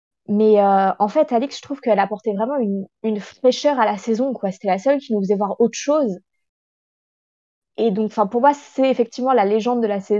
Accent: Paris, Île-de-France, France; j'ai 21 ans et je suis de Paris.

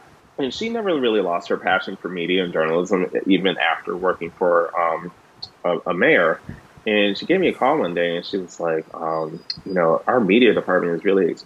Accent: Detroit, Michigan, United States; We're from Detroit, and she worked at a Black newspaper. She worked at the Michigan Chronicle.

